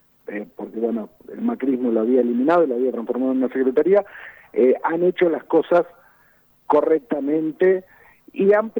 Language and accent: Spanish; Argentina